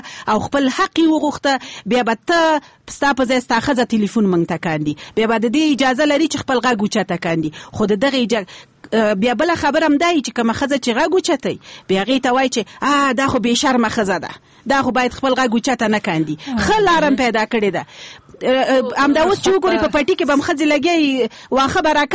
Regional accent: Afghanistan; زه د یو افغان په توګه ما په افغانستان کې ژوند کړی دی زه د افغاني ټولنې خبره کړم

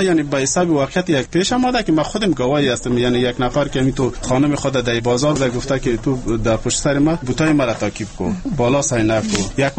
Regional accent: Afghanistan; ما شما افغان هستیم

